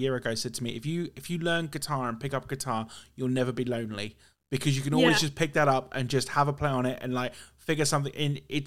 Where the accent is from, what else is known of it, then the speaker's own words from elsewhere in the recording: Norwich, East of England, United Kingdom; I'm from Norwich, and like, you know, we get very lucky in terms of bands coming through